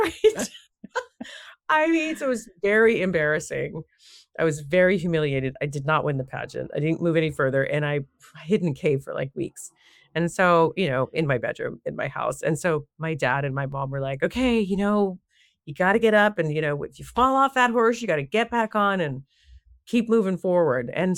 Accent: Canada; born there; I was born in Canada on a farm.

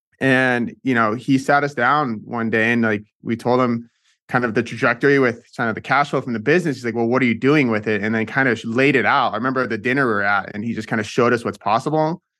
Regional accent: Seattle, Washington, United States; We're from Seattle. So just outside of Seattle.

